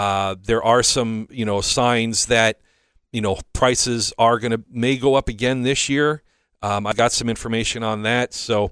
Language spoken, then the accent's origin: English; Ireland; The only challenge is that I'm Irish, so I have Irish skin.